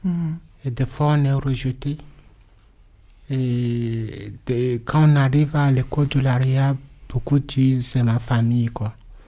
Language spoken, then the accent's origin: French; Togo; now in France; je suis Togolais en France depuis 2013